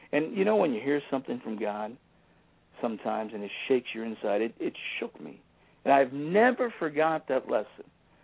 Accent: California, United States; also born or lived in Mississippi; I'm from California. California, we don't have tornadoes, at least we didn't used to.

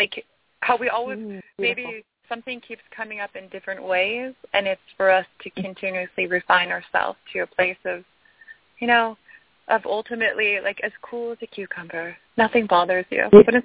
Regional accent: Marin County, California, United States; I grew up in Marin County in San Francisco.

